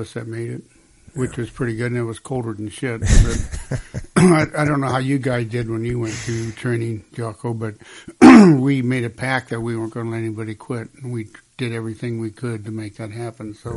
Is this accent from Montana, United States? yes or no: yes; Ronan, Montana, United States; my dad was a carpenter, so we moved quite a bit around, but it was a place called Ronan, Montana, by the Flathead Lake in Montana, where you have the Mission Range